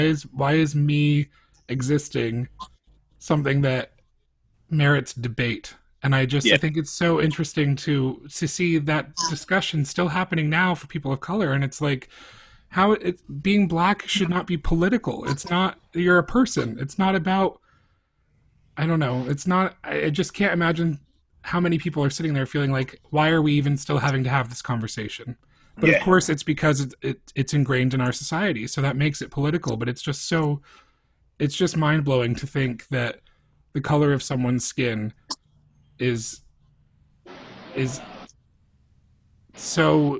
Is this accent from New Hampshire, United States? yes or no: yes; New Hampshire, United States; I'm from New Hampshire. I'm a white boy from New Hampshire, which is one of the whitest states in the country.